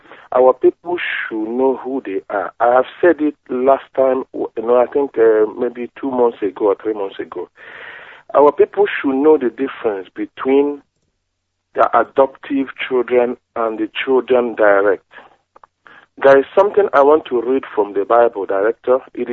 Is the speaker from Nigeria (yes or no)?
yes; Alo, Anambra, Nigeria; now in France; calling from France, and I am from Alo in Idemi local government area in Anambra State.